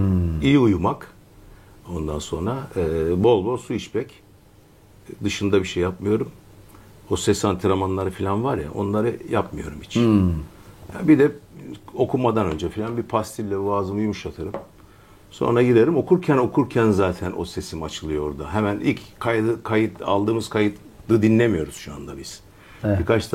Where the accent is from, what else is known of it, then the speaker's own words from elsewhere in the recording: Adana, Turkey; Tarsuslu. O yüzden Çukurovalıyız biz. Öyle demek lazım. Fakat kütüğüm Adana'ya bağlı, o yüzden Adanalıyım.